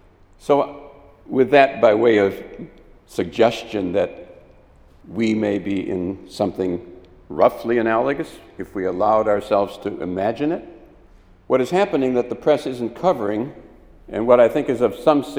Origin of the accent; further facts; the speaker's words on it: Wisconsin, United States; I'm from Wisconsin.